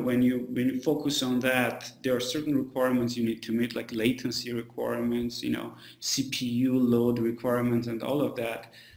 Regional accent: Armenia; also born or lived in Silicon Valley, United States; You know, and I'm from Armenia. I spent like 10 years in Silicon Valley working in different companies.

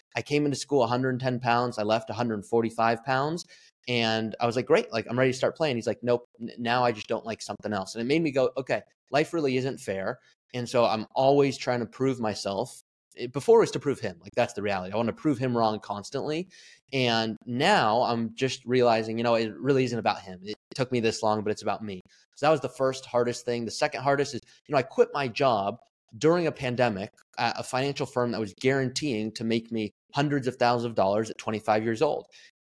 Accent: Malibu, California, United States; when I was kind of the rock star and superstar of soccer growing up in Malibu and this and that, I always had a ball

